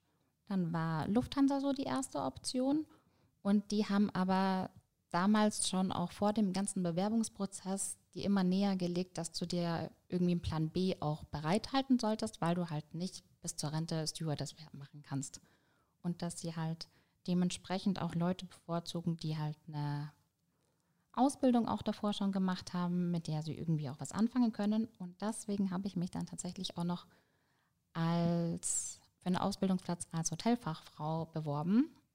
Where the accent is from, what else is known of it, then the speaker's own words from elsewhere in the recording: Munich, Bavaria, Germany; Ich bin in München zur Schule gegangen, habe hier mein Abitur gemacht